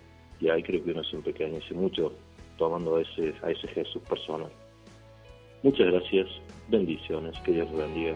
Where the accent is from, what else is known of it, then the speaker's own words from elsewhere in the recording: La Paisanita, Córdoba, Argentina; soy de La Paisanita.